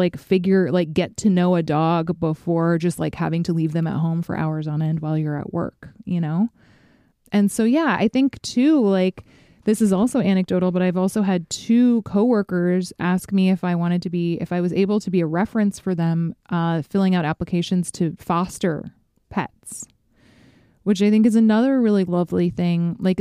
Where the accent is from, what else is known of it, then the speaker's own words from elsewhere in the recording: Fairbanks, Alaska, United States; which is 13 miles south of my hometown of Fairbanks, Alaska.